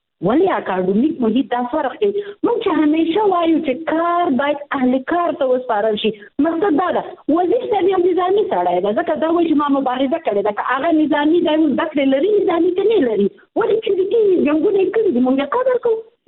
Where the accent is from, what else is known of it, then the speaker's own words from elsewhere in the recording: Afghanistan; موږ د افغانستان عام ولس یو، په دې کې موږ تعلیم کړی